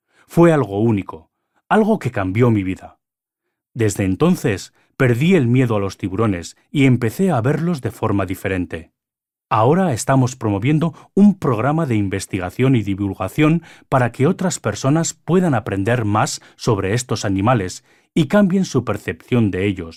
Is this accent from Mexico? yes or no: no; New Zealand; Toda mi infancia la pasé en Nueva Zelanda.